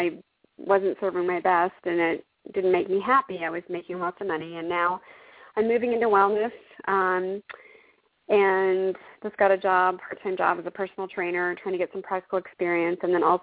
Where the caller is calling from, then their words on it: Valencia, California, United States; From Valencia, California.